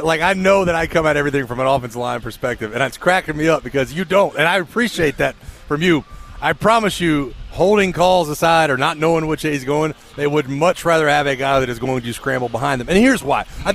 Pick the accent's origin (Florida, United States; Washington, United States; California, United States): Florida, United States; I was at the beach a couple of weeks ago, and I'm from Florida, from the Panhandle. And you forget how hot it is down there until you go visit. And then I'll think it's hot in Georgia